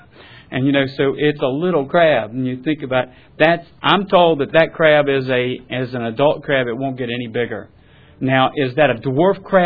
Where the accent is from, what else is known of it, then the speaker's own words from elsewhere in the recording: Suffolk, Virginia, United States; I'm from Suffolk, Virginia. I'm not a waterman. I'm a land surveyor.